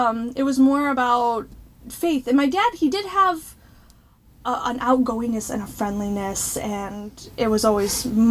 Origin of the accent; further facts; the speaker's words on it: California, United States; also born or lived in Cedar Rapids, Iowa / Shawnee, Kansas; And so I was born in Iowa, in Cedar Rapids, and shortly after that, they moved to Shawnee in Kansas. And then we moved, when I was six, we moved to California.